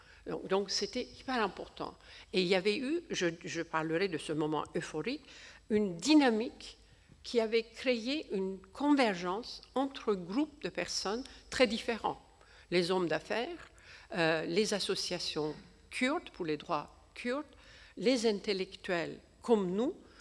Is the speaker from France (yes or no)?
no; Ankara, Turkey; parce que je viens d'Ankara